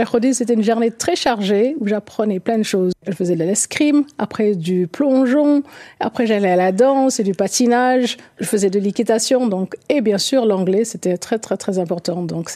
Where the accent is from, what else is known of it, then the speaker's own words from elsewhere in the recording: Nice, Provence-Alpes-Côte d'Azur, France; now in Paris, France; Champigny, ça a été déjà une ville pour moi nouvelle, car j'étais de Nice, on était du Sud, donc tout a changé et basculé quand nous sommes venus à Paris